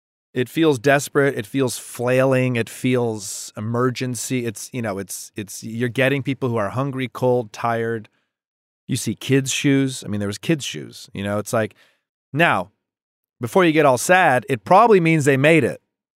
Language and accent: English; Michigan, United States; It's because you just don't have this growing up in Michigan. I could never relate to what this was.